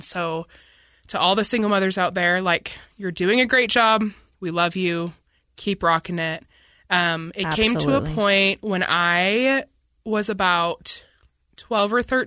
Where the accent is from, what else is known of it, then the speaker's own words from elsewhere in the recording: Bloomington, Minnesota, United States; Yeah, I grew up in Minnesota. I grew up in a suburb like about 15 minutes from Minneapolis called Bloomington, Minnesota. And I spent 14 years there. So that's where I claim to be from. That's home to me.